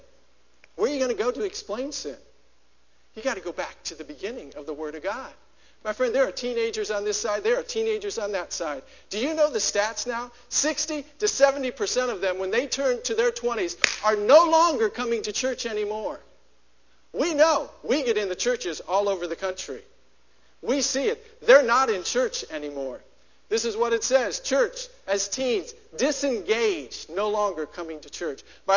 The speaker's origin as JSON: {"language": "English", "region": "Ohio", "country": "United States", "said": "This is in my home state in Dayton, Ohio."}